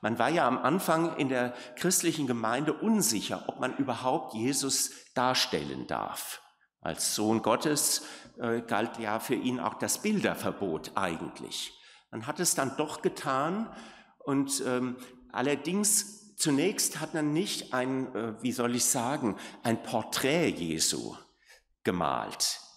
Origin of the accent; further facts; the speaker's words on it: Leipzig, Saxony, Germany; Ich komme ja aus Leipzig, da haben wir wahrscheinlich den größten nicht-theologischen Ausleger der Evangelien gehabt.